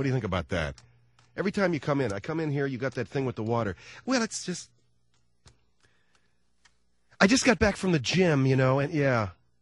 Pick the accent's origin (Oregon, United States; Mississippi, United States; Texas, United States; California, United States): California, United States; I grew up on California.